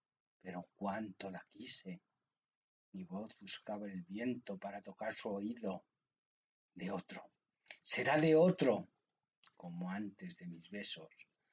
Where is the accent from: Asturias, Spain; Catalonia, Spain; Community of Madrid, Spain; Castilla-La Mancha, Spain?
Community of Madrid, Spain; Aranjuez; Yo, afortunadamente, hace muy poquitas semanas he vuelto a mis orígenes. Yo soy de Aranjuez y vivo en Aranjuez.